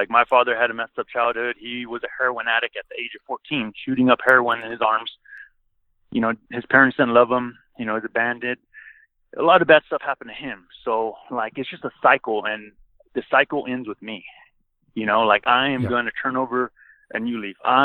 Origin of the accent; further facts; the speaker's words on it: Clovis, California, United States; also born or lived in Fresno; because I was born in Fresno, California, which is between San Francisco and L.A. So at this point, I moved to Clovis, California, which is a suburb.